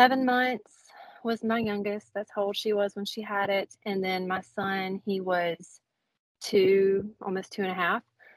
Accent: Selma, Alabama, United States; Originally, I'm from Selma, Alabama, and that's where I was born and raised and where I was currently living.

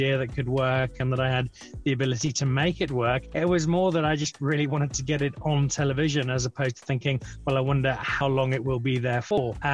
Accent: Kwekwe, Midlands, Zimbabwe; accent: Northern Irish; also born or lived in Northern Ireland; I was born in Northern Ireland, but I grew up in Zimbabwe. And when I arrived in Kwekwe, which is where we started, my parents were teachers.

